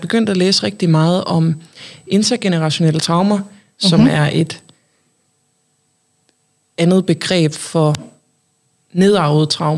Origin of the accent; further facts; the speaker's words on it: Hanstholm, North Denmark Region, Denmark; also born or lived in Randers; now in Copenhagen, Denmark; Jeg kommer fra Nordjylland. Hanstholm. Har boet i Randers i 7 år og lige flyttet til København i sidste uge.